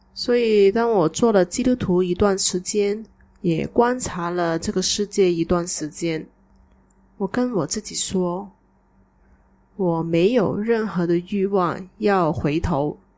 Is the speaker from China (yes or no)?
no; Malaysia; 当时我是在马来西亚我的家乡里面过农历新年